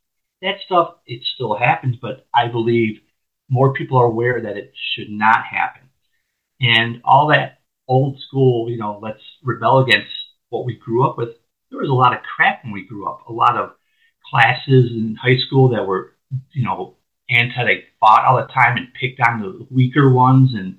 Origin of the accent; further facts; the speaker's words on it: South Holland, Illinois, United States; also born or lived in Chicago; now in Indiana, United States; I grew up in South Holland, Illinois. Now I'm living across the border in Indiana, but I did spend some time in Chicago.